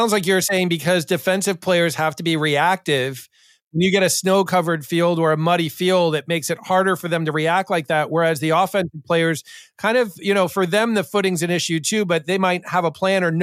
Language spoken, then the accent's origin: English; Northeast, United States; I grew up in the Northeast. You know, I never was a huge hitter.